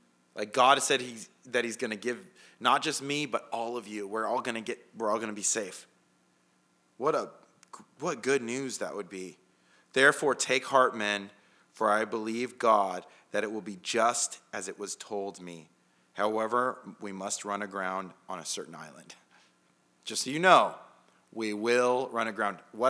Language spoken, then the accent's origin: English; California, United States; we're from California, where it says, you know, 7 days in advance, it's going to rain for 4 days.